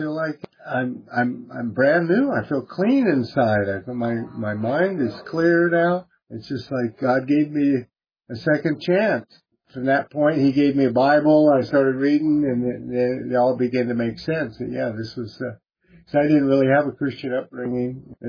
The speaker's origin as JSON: {"language": "English", "town": "Portland", "region": "Oregon", "country": "United States", "said": "I'm originally from Portland, Oregon. We opened up a house and started taking people in."}